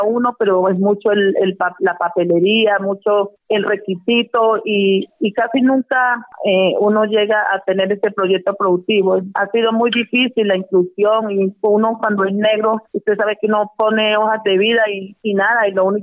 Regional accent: Barbacoas, Nariño, Colombia; moved away; vengo desplazada de Barbacoas, Nariño, de la vereda del Placé.

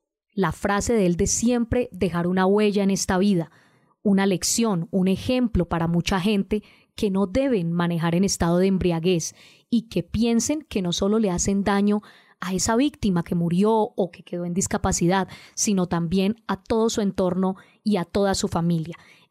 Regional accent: Colombia; Mi invitación, como una colombiana más, es a que conozcamos

